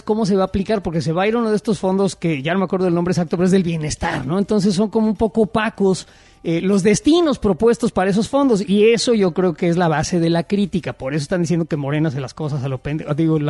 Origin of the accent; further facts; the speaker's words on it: Mexico; No, soy mexicano